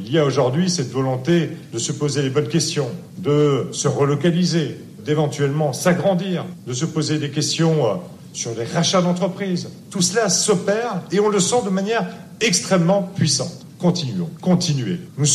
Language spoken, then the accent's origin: French; Grand Est, France; Si je suis alsacien